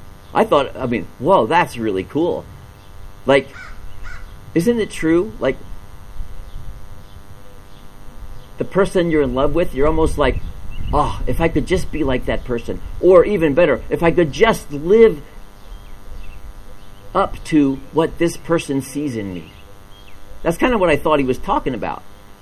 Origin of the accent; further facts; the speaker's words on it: the South, United States; I was thinking kudzu because I'm from the South.